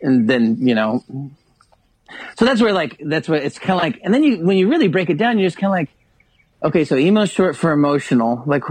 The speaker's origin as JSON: {"language": "English", "town": "Kansas City", "region": "Missouri", "country": "United States", "said": "We're like, no, man, we're from Kansas City."}